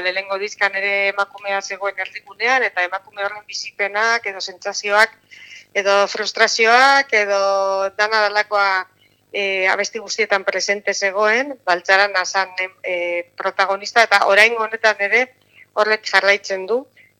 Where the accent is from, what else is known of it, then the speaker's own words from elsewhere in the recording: Basque Country, Spain; Durangaldekoa gara